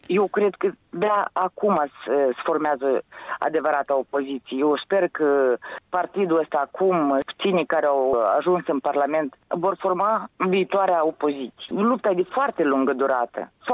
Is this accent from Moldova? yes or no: yes; Moldova; moved away; Sunt niște oameni care provin din Moldova, în diferite țări, care încearcă să se integreze.